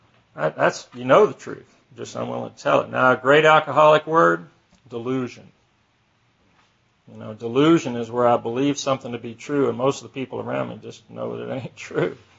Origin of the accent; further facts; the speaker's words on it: Atlanta, Georgia, United States; born there; I was born in Atlanta in Georgia Baptist Hospital.